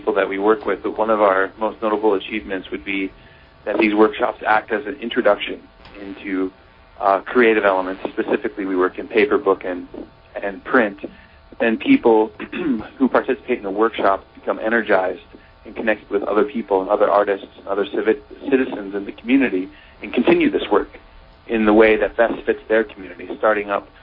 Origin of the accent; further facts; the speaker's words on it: Iowa City, Iowa, United States; I'm originally from Iowa City, so for me, this is kind of bringing it back home. I moved out east a number of years ago